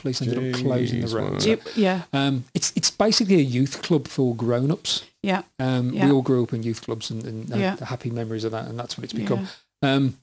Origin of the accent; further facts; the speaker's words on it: Birmingham, West Midlands, United Kingdom; So when I was 18, growing up in Sheldon